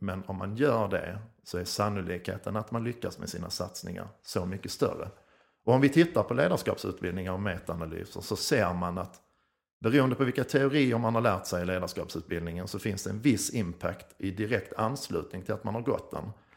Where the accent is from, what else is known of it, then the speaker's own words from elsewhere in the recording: Skåne, Sweden; accent: Scanian; Men idag är det också lite nervös, för jag pratar ju skånska.